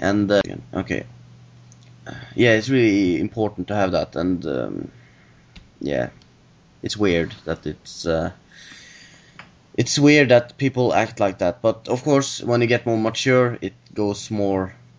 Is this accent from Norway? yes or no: yes; Norway; Well, I come from Norway